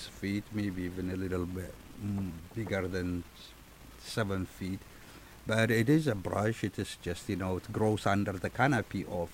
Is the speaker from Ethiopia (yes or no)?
yes; Ethiopia; I'm from Ethiopia.